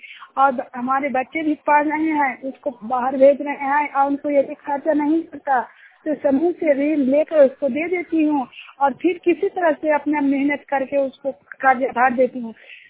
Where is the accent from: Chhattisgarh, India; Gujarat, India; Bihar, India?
Bihar, India; Juniyar; मैं जुनियार गांव आहिरसर प्रखंड का रहने वाली हूँ और नालंदा जिला का रहने वाली हूँ।